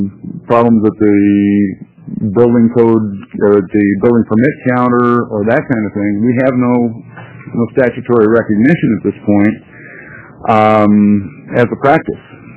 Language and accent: English; Grants Pass, Oregon, United States; Chair Nelson, members of the committee … from Grants Pass, Oregon